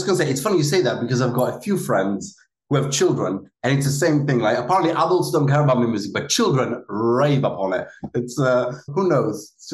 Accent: England, United Kingdom; also born or lived in Italy; I was born in Italy, grew up in England.

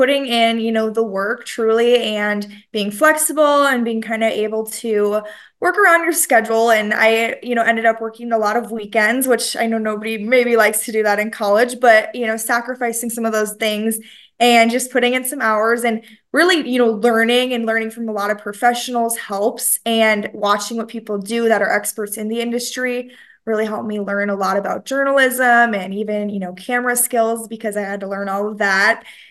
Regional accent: Hutchinson, Minnesota, United States; now in South Dakota, United States; I am from Minnesota, Hutchinson, Minnesota, if anyone's familiar.

